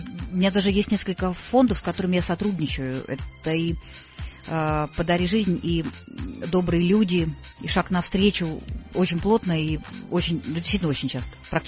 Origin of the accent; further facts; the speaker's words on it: Saint Petersburg, Russia; Поэтому я абсолютная петербурженка.